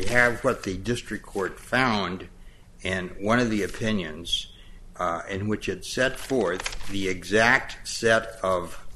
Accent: South Bend, Indiana, United States; from South Bend.

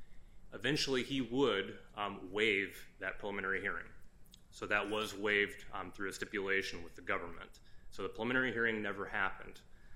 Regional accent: Plymouth, Indiana, United States; I'm an attorney from Plymouth, Indiana.

